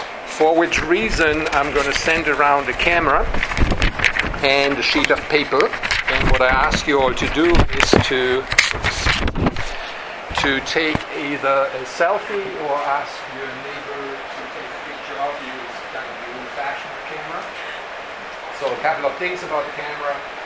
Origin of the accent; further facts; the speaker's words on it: Germany; English is a second language; moved away as an adult; now in United States; So I am from Germany, as I said. I came over in 1989, and some of you history buffs may know something that happened in 1989.